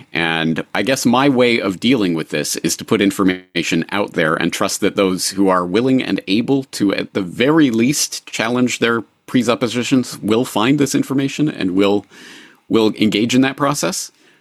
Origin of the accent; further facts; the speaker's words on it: Canada; as a Canadian, I was brought up in, of course, the very socialist inclined Canadian indoctrination system.